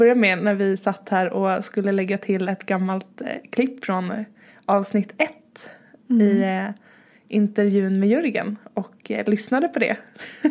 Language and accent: Swedish; Stockholm, Stockholm County, Sweden; now in Malmö, Sweden; Jag är faktiskt nedflyttad från Stockholm. Jag flyttade ner till Malmö för drygt 4 år sedan. Och bor ihop med min man och mina 2 katter på Möllan.